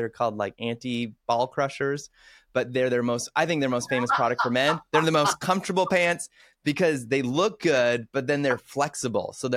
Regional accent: Canada; I'm saying this as a Canadian, loving what's happening in the States.

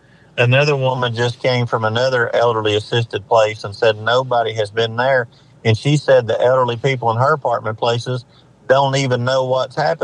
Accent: Appalachia, United States; the one thing I will say that we know as Appalachian people is that when you live where we live, you're not on anybody's priority list.

